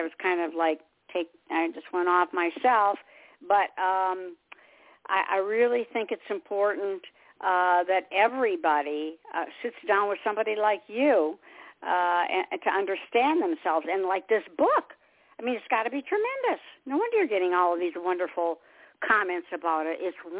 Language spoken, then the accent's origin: English; Detroit, Michigan, United States; I'll put my headphones on, and I'm from Motown, I'm from Detroit, and I put on all my music